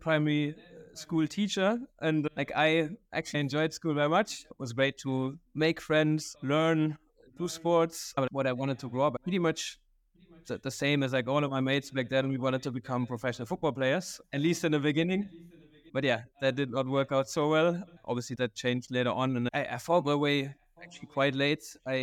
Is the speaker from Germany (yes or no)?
yes; Karlsruhe, Baden-Württemberg, Germany; English is a second language; Where I come from, right? Where I grew up in Karlsruhe, you've been there.